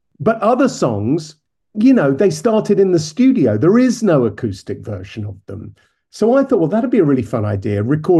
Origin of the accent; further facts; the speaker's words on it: Hastings, South East England, United Kingdom; And then the 11th of May in my hometown of Hastings.